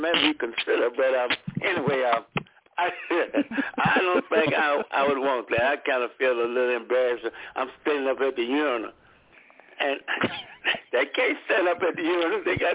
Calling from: Birmingham, Alabama, United States; I'm calling back from Birmingham to Magic City.

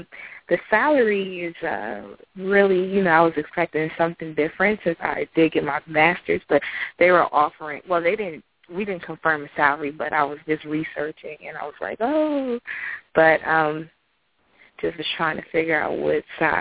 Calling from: New Jersey, United States; I'm calling from New Jersey.

